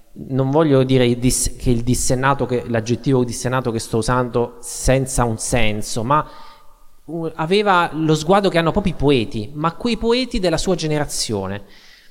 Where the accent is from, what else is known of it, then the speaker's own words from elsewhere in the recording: Apulia, Italy; quando diciamo che siamo pugliesi, cioè, si illuminano gli occhi dei nostri interlocutori